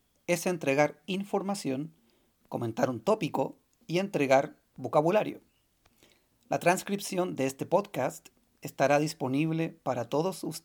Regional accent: Valparaíso, Chile; soy de la ciudad de Valparaíso, en Chile, Sudamérica.

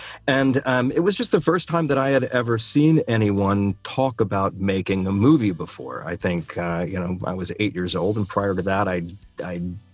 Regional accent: Memphis, Tennessee, United States; You know, growing up in Memphis, going into film, you know, was kind of, maybe a dream.

